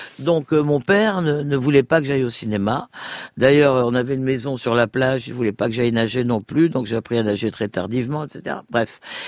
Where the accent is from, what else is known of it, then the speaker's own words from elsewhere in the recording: Algeria; moved away; Moi, je suis arrivée d'Algérie en 62.